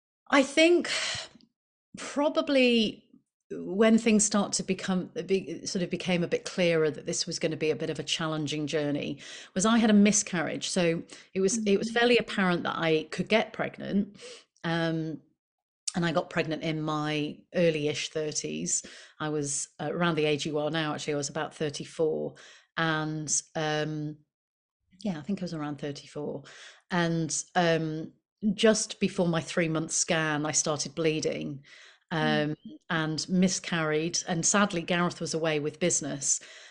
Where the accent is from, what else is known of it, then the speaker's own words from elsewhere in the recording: Leeds, Yorkshire and the Humber, United Kingdom; But I grew up in a Christian family in Leeds. So I'm from Leeds originally. You might not hear it.